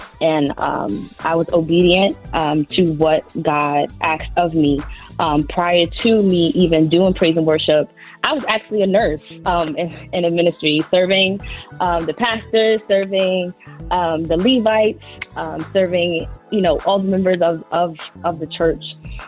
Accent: New York City, New York, United States; I'm 32 years old, born and raised in the Bronx.

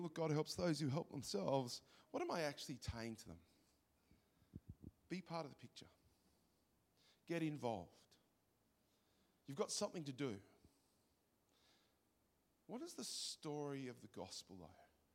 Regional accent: Greystanes, New South Wales, Australia; I drove past the city this morning because I come from Greystanes, the Great West.

